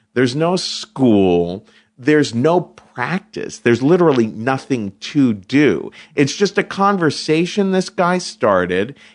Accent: Cincinnati, Ohio, United States; I come from Cincinnati, Ohio, which is extremely segregated, right?

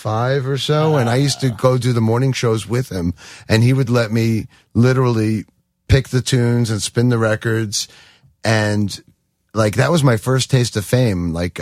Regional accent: New York, United States; No, him and my mom got divorced when I was like a year and a half. And then he moved out there. I stayed in New York, but I'd spend the summers with him.

